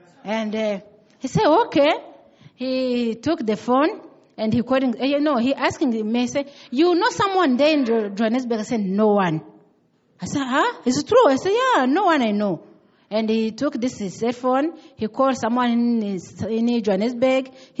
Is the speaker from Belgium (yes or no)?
no; Rwanda; English is a second language; I said, yeah, we are come from Rwanda. And he greeted us for our language.